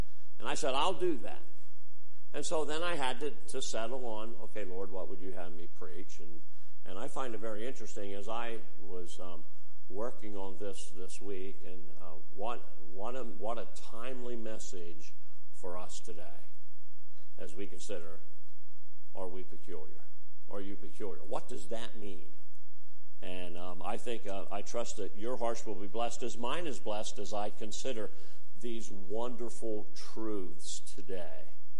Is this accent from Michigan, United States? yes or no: no; Freeburg, Illinois, United States; I grew up in Freeburg, and that we had some peculiar people in town in Freeburg.